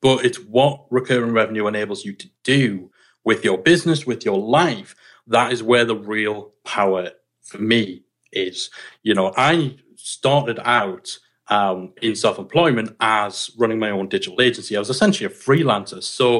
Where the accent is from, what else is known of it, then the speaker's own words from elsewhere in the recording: United Kingdom; You know, we're British. It's almost impolite to chase money.